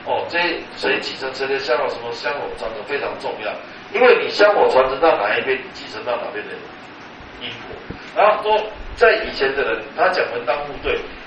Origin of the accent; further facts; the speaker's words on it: Taiwan; 我们台湾人应该是中国人都，包括大陆人也一样